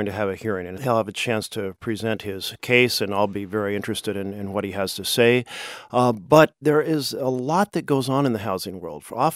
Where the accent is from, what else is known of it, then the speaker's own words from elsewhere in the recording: Oregon, United States; In my home state of Oregon, you can go to a major city and you can see tent cities springing up on highway clover leaves and underpasses and parks.